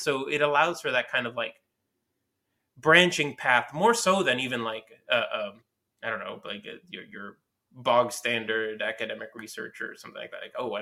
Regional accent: Puerto Rico; I'm from Puerto Rico. My parents are Cuban. My grandmothers and grandfathers are Cuban.

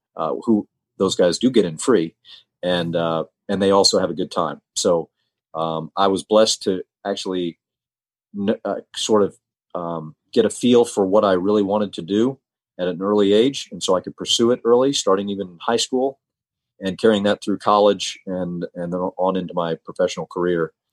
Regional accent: Atlanta, Georgia, United States; also born or lived in Roswell; I remember I was born in Atlanta, and I remember we lived 10 years real near Piedmont Park. And so I was 10 years old when we moved out to Roswell.

